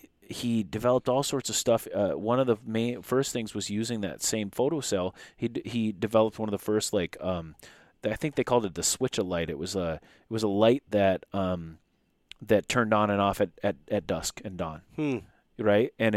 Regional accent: Nowthen, Minnesota, United States; I'm from Nowthen, which is, you know, just outside of Anoka. My grandparents, my grandpa, you know, was born and raised in Anoka. And, you know, he's born in 1911, right? So he's, you know, my family roots goes back before

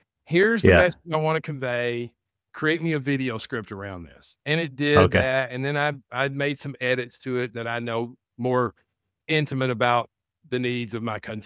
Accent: Tennessee, United States; I'm a redneck from Tennessee, dude.

